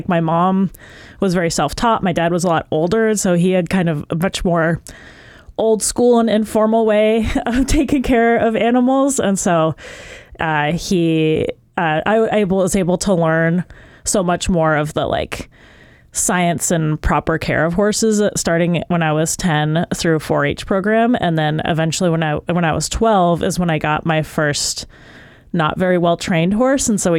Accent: Wasilla, Alaska, United States; Yes, I did. I grew up outside of Wasilla off Pittman Road.

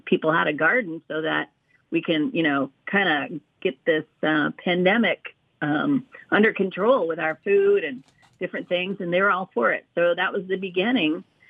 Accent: Fairbanks, Alaska, United States; now in Anchorage, United States; me growing up in Fairbanks when everybody had gardens and everybody was sharing.

